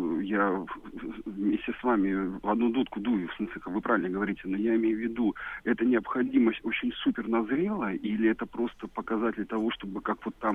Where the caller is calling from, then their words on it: Moscow, Russia; Москва, вы знаете